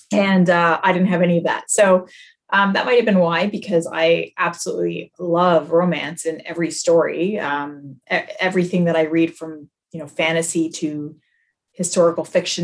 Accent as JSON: {"language": "English", "country": "Canada", "said": "I'm Canadian."}